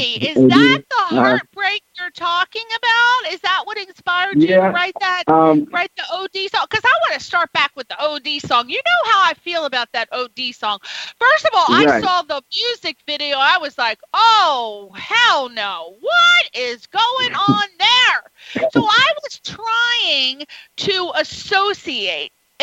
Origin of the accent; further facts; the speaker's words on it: Connecticut, United States; And I'm from the East Coast. You know, I told you, I'm from Connecticut, and then I ended up going to school in Maryland.